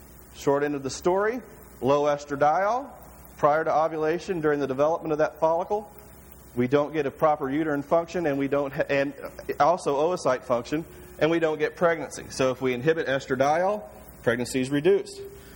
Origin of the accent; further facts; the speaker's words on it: Missouri, United States; and I grew up in Missouri, and we had tendency to have some cheap corn growing up and ample pastures